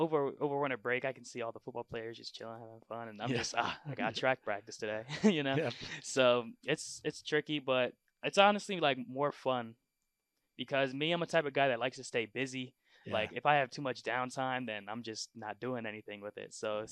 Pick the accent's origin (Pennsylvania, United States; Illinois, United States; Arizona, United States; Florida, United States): Pennsylvania, United States; West Chester; All right, I'm from Westchester. You know, born Chester County Hospital, born and raised Westchester. I'm one of six in my house.